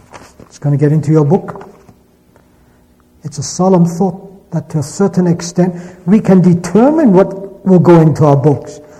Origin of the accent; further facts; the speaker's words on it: Shanghai, China; a Chinese boy growing up in Shanghai had a chance to hear the good news. And he's standing here tonight.